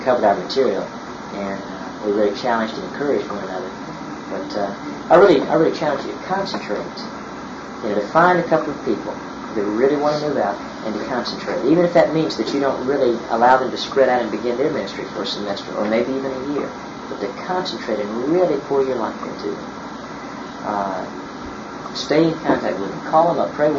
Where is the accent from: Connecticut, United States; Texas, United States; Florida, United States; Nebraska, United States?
Florida, United States; I'm from Florida, and I've never seen an orange tree produce an apple.